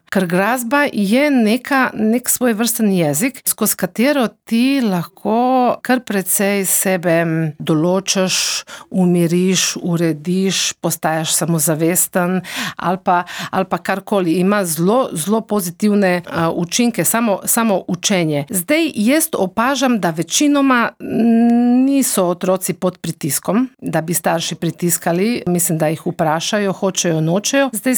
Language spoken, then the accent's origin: Slovenian; Rijeka, Primorje-Gorski Kotar County, Croatia; Tudi mama, jaz sem, cel čas smo iz Reke hodili v cerkno, smo hodili stari mami na obisk, tukaj na Postojnskem je oče imel veliko prijateljev